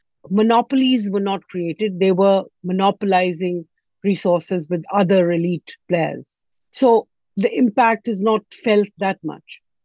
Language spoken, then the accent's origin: English; Punjab, Pakistan; Right now, I am from South Punjab. When I was growing up, you would find water at 10 to 15 feet.